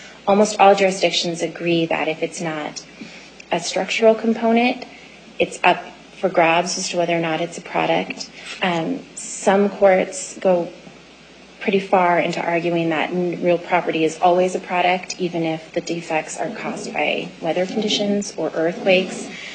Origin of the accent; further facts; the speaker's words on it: Reno, Nevada, United States; but we don't necessarily have those up north, my hometown, Reno.